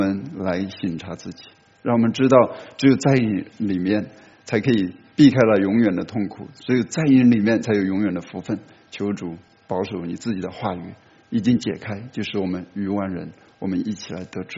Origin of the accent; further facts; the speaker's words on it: China; 我们中国人常常说吃一堑长一智哈